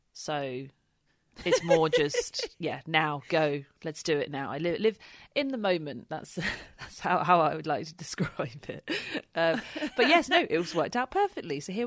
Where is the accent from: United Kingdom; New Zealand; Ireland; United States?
United Kingdom; But obviously we're British and just sort of in amongst it all.